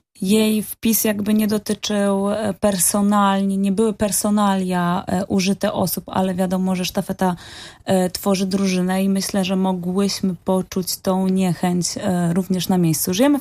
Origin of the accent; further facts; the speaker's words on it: Bydgoszcz, Kuyavian-Pomeranian Voivodeship, Poland; że jestem z Bydgoszczy